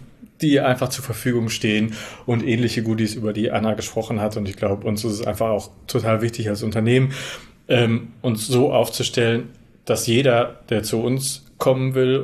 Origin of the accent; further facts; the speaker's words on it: Werne, North Rhine-Westphalia, Germany; born there; Wir kommen beide gebürtig aus Werne, also circa 30 Kilometer von Münster entfernt, zwischen Münster und Dortmund gelegen.